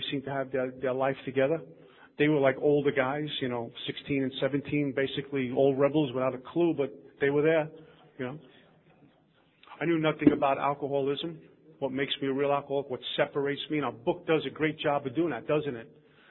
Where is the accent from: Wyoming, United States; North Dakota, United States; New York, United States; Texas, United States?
New York, United States; Brooklyn; I grew up in Brooklyn.